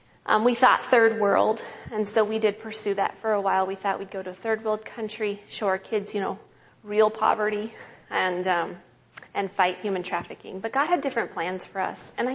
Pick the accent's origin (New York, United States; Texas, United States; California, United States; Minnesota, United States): Minnesota, United States; Minneapolis; We come from Minneapolis, but we sold our home in Minnesota.